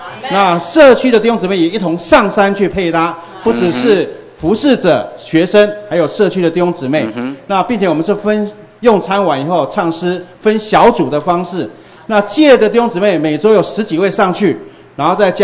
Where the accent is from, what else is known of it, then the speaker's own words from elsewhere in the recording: Puli, Nantou County, Taiwan; 我是来自台湾埔里，就是靠近日月潭旁边的。